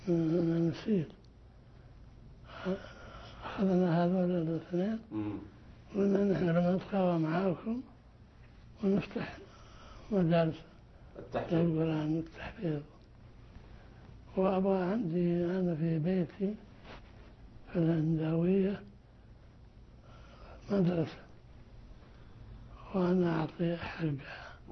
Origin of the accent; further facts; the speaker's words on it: Mecca, Makkah Province, Saudi Arabia; إحنا من مكة